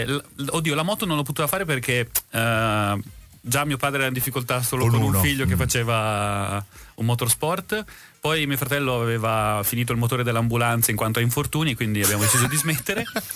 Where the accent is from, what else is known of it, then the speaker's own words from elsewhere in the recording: Marche, Italy; Ma invece, no, da marchigiano, sono quei piatti che mangia domenica dalla nonna